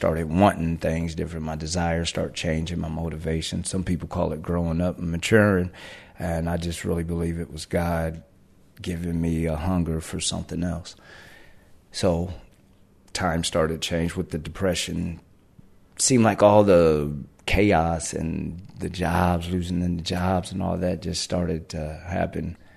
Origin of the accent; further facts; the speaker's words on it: Troy, Ohio, United States; And I'm originally from Troy, Ohio, Miami County.